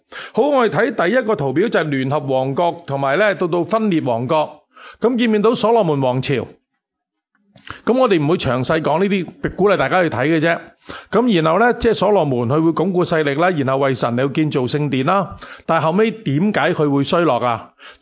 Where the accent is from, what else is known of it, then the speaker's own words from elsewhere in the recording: China; 我系中国人生嘅中国人啦，系咪先？